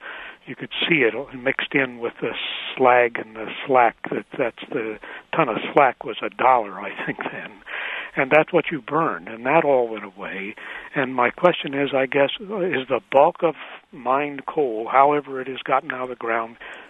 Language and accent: English; Terre Haute, Indiana, United States; And originally I am from Indiana, and Terre Haute in particular